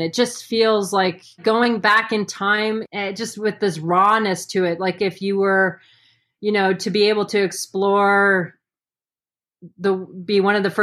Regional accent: Saudi Arabia; I'm pretty sure like just growing up in Saudi was just, even though I might not have known it was exotic, it still felt exotic in some ways, you know?

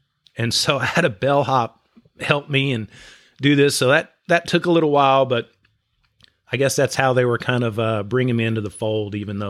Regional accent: Dallas, Texas, United States; when I grew up in Dallas, I was a Ranger fan

